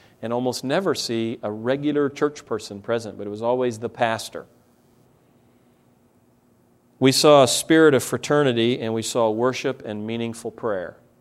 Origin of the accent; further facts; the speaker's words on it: United States; Frank is German. I'm American.